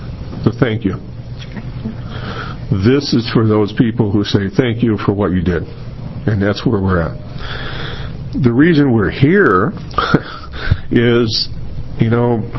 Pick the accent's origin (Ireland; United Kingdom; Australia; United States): United States; Gresham, Oregon; I'm from Gresham, Oregon. I'm here representing part of the Heroes Memorial Task Force for the city of Gresham.